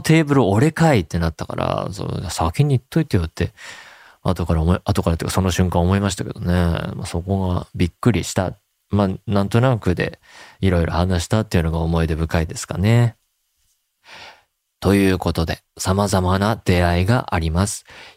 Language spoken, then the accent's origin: Japanese; Tohoku, Japan; 私は数年前まで地元の東北で結婚式場での音響スタッフをしていました。